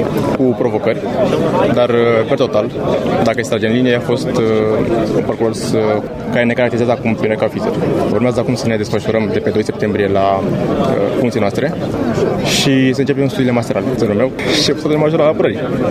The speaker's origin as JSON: {"language": "Romanian", "region": "Gorj County", "country": "Romania", "said": "Sunt din Gorj"}